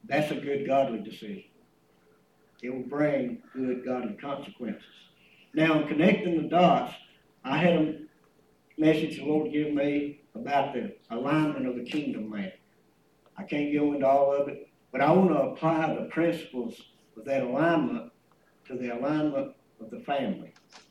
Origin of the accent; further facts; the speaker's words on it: Georgia, United States; I was real born and raised in Georgia.